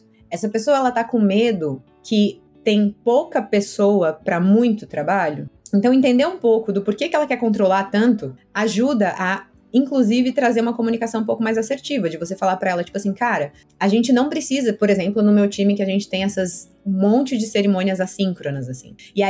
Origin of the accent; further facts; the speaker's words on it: São Bernardo do Campo, São Paulo, Brazil; eu sou de São Bernardo